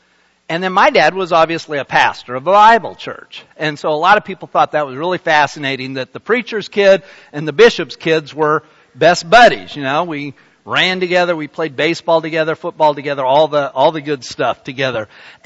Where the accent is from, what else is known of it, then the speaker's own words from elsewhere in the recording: Salt Lake City, Utah, United States; You know, I grew up in Salt Lake City. Salt Lake City is the home of the Mormon Church.